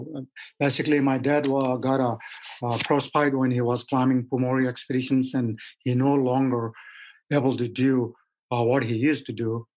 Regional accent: Thame, Koshi Province, Nepal; Well, it's a small town. We all know each other. Grew up with 8 siblings.

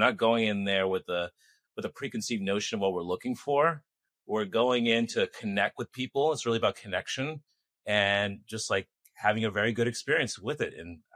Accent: Boston, Massachusetts, United States; I'm from Boston.

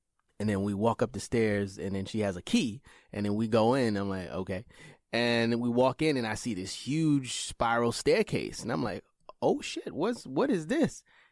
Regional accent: New York City, New York, United States; I grew up in Brownsville.

